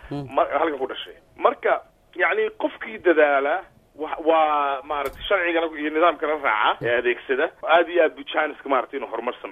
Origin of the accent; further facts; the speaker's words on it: Hargeisa, Woqooyi Galbeed, Somalia; born there; anigu 2003 baan mar tegi magaaladii aan ku dhashay hargeysa